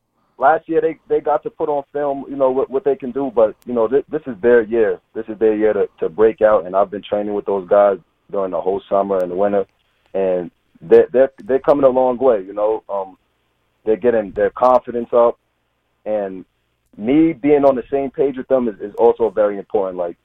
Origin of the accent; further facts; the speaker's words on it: Yonkers, New York, United States; It's actually in White Plains. I'm from Yonkers, but I went to school. That school is in White Plains.